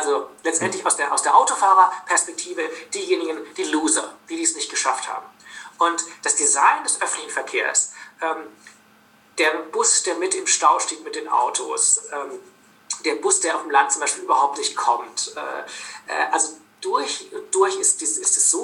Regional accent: Berlin, Germany; Also ich komme ja aus Berlin ursprünglich.

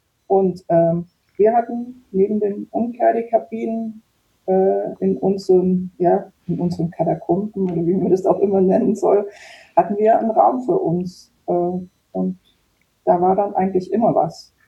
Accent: Baden-Württemberg, Germany; ich war eben aus der Nähe Ulm

